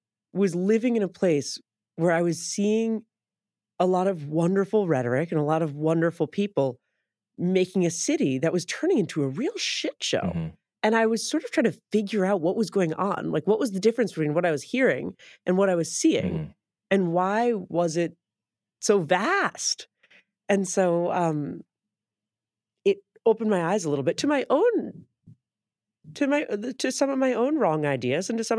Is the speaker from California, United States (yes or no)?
yes; San Francisco, California, United States; I'm from San Francisco. I born and raised, and my family's all still there.